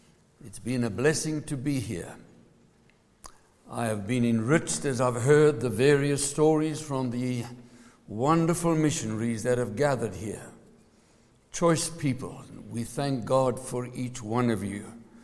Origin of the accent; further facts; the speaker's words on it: South Africa; I was born and bred in South Africa.